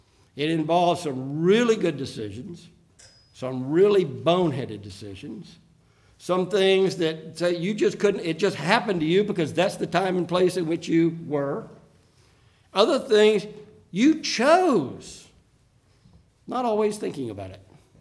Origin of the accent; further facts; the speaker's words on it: Deep South, United States; I grew up in the Deep South in the 50s and 60s. I was born in 48.